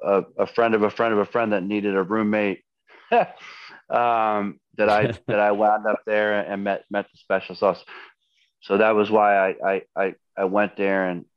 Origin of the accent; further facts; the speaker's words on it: Philadelphia, Pennsylvania, United States; part of it is just because I was born and raised in Philly, and even though it's a huge city, it's also a small town.